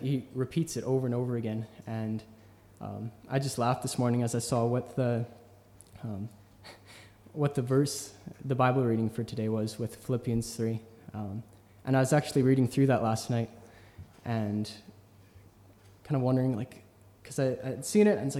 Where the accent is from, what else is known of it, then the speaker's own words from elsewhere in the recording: Alberta, Canada; I'm originally from Alberta, Canada. So I came down to Cape Henare about a year and a half ago